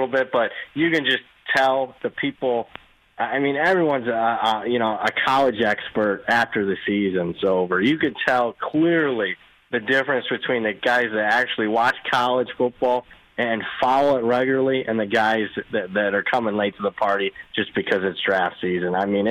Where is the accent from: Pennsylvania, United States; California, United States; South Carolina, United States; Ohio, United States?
Ohio, United States; Toledo; because I'm from the Toledo area